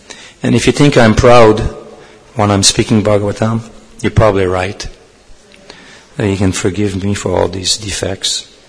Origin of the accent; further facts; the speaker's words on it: Canada; like I'm from Canada, and in Canada, if you go any city of Canada